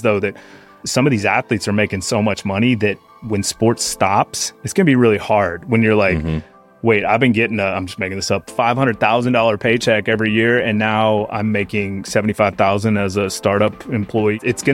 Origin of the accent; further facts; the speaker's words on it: Austin, Texas, United States; because I grew up in Austin and have always been kind of working in the music scene